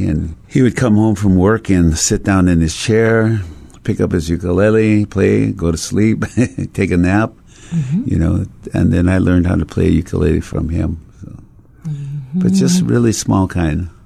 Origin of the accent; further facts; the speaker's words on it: Kapahulu, Hawaii, United States; I grew up in Kapahulu.